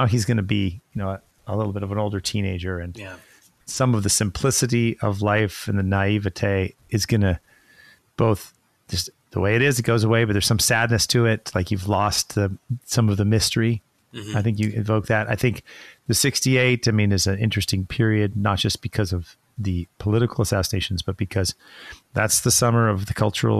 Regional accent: California, United States; and I grew up in California too. We were outside a lot

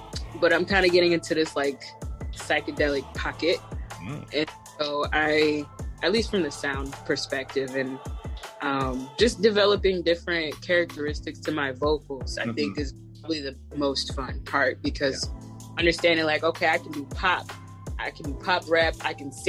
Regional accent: Indiana, United States; because originally I'm from Indiana

